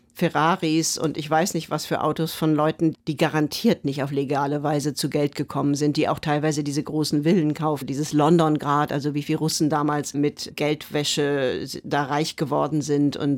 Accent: Cologne, North Rhine-Westphalia, Germany; ich bin ja Kölnerin eigentlich

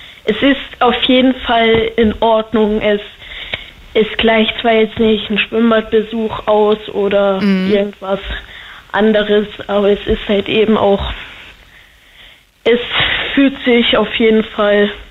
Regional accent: Sonneberg, Thuringia, Germany; Aber ich komme aus dem Corona-Hotspot Sonneberg.

